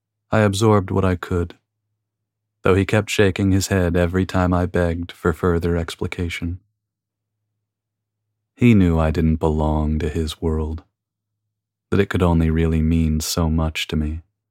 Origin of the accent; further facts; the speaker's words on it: San Diego, California, United States; We grew up in San Diego together. We've been close for more than 20 years.